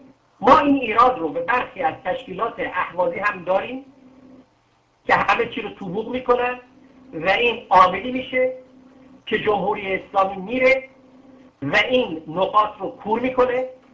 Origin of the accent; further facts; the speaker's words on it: Ahvaz, Khuzestan, Iran; من به عنوان یک اهوازی امید دارم